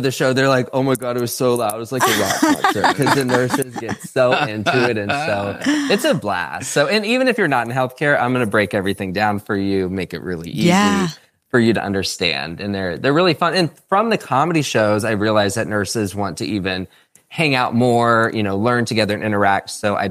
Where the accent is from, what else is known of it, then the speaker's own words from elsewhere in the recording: Florida, United States; I'm from Florida.